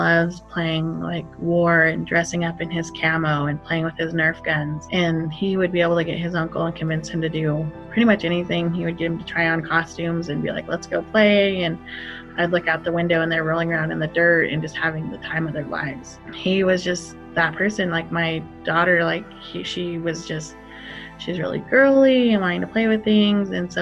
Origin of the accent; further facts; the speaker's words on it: Bishop, California, United States; I'm from Bishop, California, and I am the sister of an addict, Eugene.